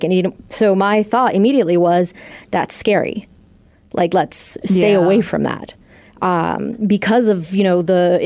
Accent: Mexico; I'm Mexican.

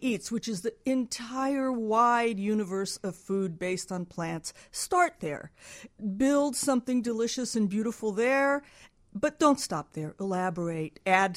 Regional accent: Midwest, United States; You know, I grew up in the Midwest, actually, in a Polish family, and it was always meat in the middle and something on the side

